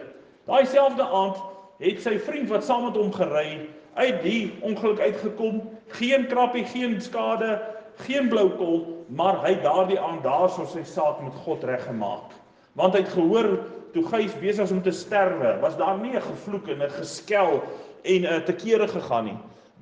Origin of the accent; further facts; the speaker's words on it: Bothaville, Free State, South Africa; ek het groot geword in Botawil, my pa was 'n predikant, hy het nou in 'n ander kerk, maar hy was 'n predikant, en ek het 'n pastorie groot geword